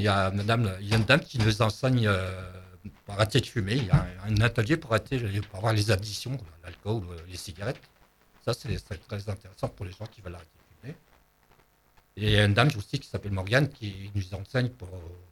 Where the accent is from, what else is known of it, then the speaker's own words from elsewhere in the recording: Lille, Hauts-de-France, France; Moi, je viens de Lille.